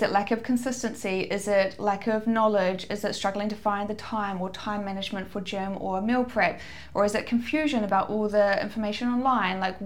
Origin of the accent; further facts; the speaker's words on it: New Zealand; also born or lived in Auckland; now in Australia; And I'm from New Zealand. I lived in Auckland for, I think, 3 years before I came to Australia.